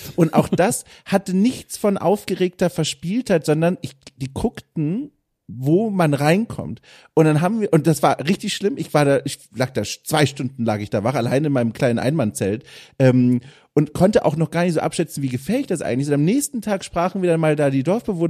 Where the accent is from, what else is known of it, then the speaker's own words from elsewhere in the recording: Southern Germany, Germany; ich komme ja aus dem Süden des Landes